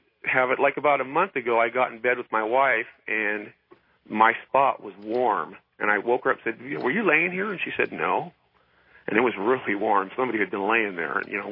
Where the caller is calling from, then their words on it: Clovis, California, United States; I'm calling from Clovis, California.